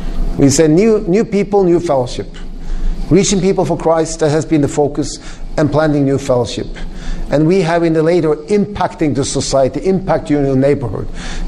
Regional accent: Southern Norway, Norway; English is a second language; So I'm from Norway. I'm from the southern part, really on the bottom.

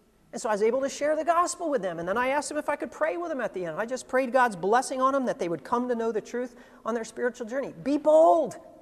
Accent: United States; I'm always amazed as an American. If it's 200 years old in America, it's old.

